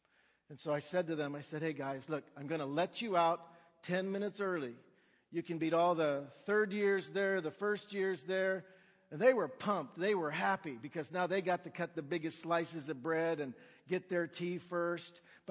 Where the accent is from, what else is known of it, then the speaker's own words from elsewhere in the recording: United States; And because I'm American, I got back to class a few minutes early.